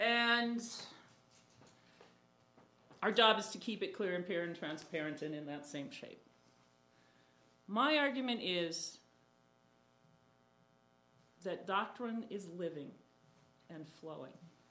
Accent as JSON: {"language": "English", "town": "Minneapolis", "region": "Minnesota", "country": "United States", "said": "I'm from Minneapolis."}